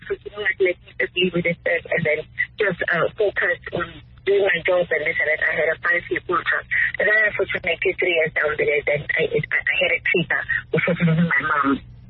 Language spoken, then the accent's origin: English; South Africa; I'm a South African and I was recruited by the international organization.